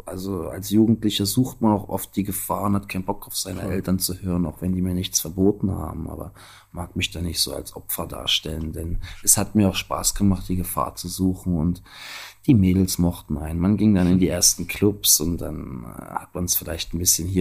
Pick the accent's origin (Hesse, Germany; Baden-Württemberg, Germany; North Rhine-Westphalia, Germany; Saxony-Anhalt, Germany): Saxony-Anhalt, Germany; Halle; meine Heimatstadt Halle.